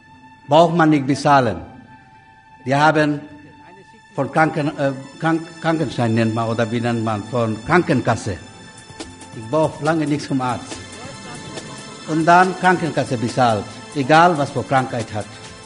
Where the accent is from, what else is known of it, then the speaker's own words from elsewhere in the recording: Bangladesh; now in Hamm, Germany; Ja, ich komme aus Bangladesch. Seit 22 Jahren lebe ich in Deutschland.